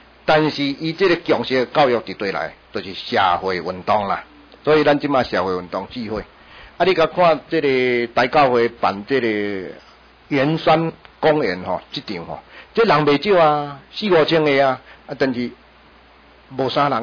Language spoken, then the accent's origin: Chinese; Taiwan; 我们台湾人怕台湾都不行